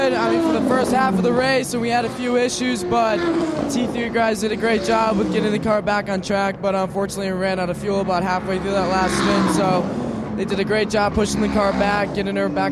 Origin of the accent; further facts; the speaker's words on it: Florida, United States; Yeah, I mean, I'm from Florida, and I mean, this is not the Florida I know, so this is a little new to me.